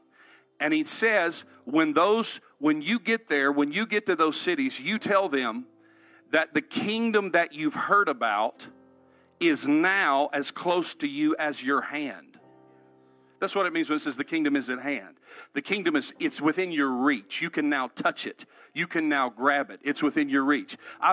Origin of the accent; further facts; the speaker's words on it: North Carolina, United States; accent: Southern American; Obviously, excuse my accent. I'm not only an American, I'm a Southern American. And from the great state of North Carolina.